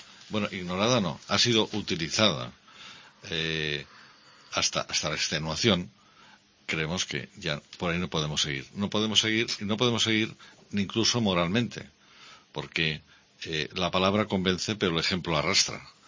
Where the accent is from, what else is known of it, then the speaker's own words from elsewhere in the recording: Spain; Si somos compatriotas, somos españoles, no somos enemigos.